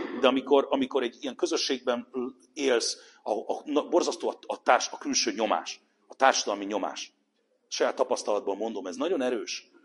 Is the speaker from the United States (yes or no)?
yes; New York City, New York, United States; Egyesült Államokban, New Yorkban nőttem fel, jó magam is